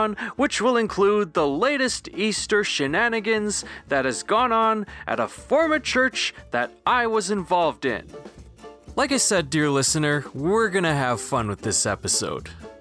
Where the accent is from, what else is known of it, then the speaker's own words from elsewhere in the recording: Winnipeg, Manitoba, Canada; we are going to put the spotlight on another Winnipeg church in my hometown that has gone through internet fame.